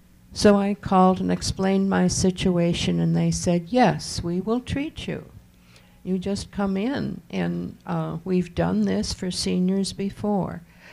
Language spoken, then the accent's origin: English; Buffalo, New York, United States; from Buffalo, New York, mm-hmm.